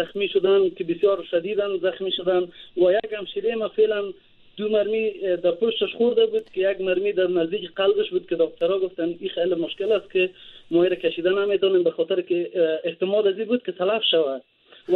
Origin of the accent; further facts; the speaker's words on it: Afghanistan; now in Switzerland; از افغانستان به اینجا آمدیم